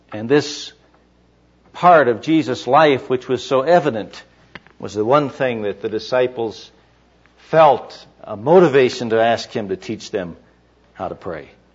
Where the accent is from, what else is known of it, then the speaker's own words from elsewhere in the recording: Michigan, United States; I'm originally from Michigan, by the way